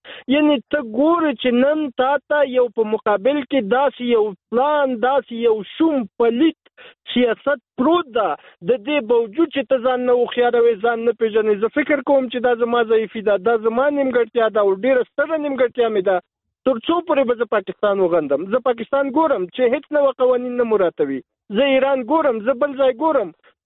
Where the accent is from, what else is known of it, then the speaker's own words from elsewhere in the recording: Afghanistan; زه هم افغان یم